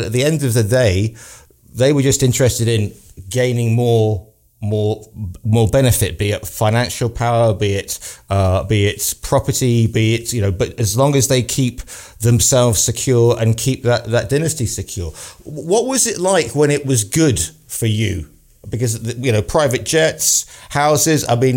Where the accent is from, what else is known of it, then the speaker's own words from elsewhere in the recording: United Kingdom; As a British person, I'm taught very little about China until what we would call, the Opium Wars, the Boxer Rebellion, etc.